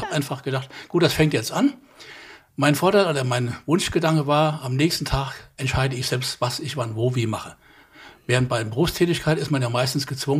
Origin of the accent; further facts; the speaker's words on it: Hesse, Germany; moved away; Ich bin 74 Jahre alt, seit 49 Jahren verheiratet, komme aus Hessen, wie man sicher in meiner Sprache noch etwas hört, bin aber seit 1981 in Schleswig-Holstein. Und vorher war ich in der Nähe von Wiesbaden und Frankfurt.